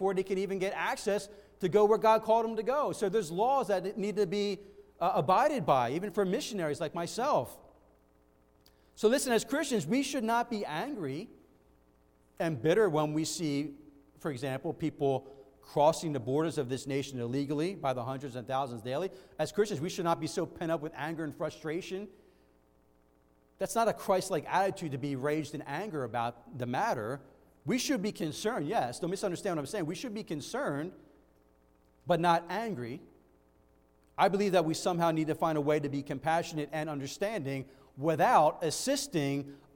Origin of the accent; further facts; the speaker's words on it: United States; When I, as an American, went to Honduras 15 years ago as a foreign missionary